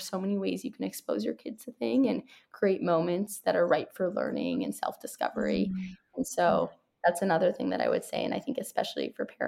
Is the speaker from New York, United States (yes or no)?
yes; New York City, New York, United States; I grew up in New York City and my mom's from Canada.